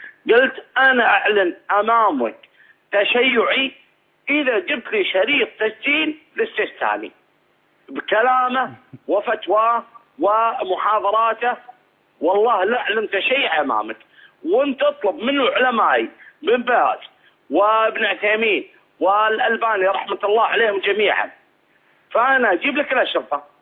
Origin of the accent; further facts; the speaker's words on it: Kuwait; وانا من الكويت.